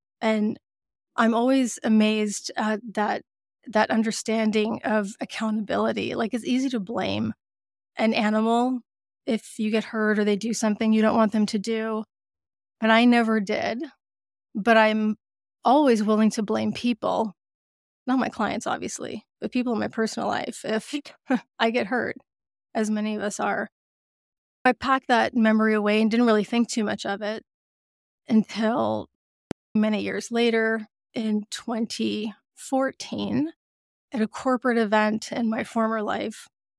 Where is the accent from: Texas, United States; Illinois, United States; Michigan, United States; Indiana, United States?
Texas, United States; now in Canada; I grew up in Texas, so horses are just a part of the culture in the same way that hockey is a part of the culture here in Canada, where we moved back to. I'm Canadian. I was born here, and then we moved down south and stayed there.